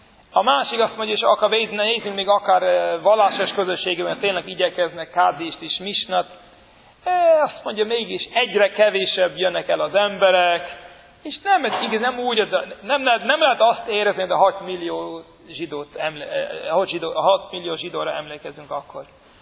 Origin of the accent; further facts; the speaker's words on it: Brooklyn, New York, United States; now in Hungary; Most az a negyed, ahol én felnőttem, az a Brooklynba, a Williamsburg.